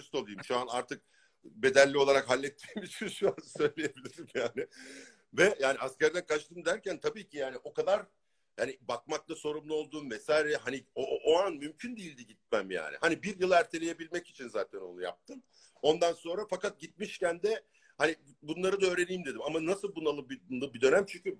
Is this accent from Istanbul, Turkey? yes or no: no; Ankara, Turkey; born there; Ankara'da, evet Çankaya, Hoşdere Caddesi'nde doğdum.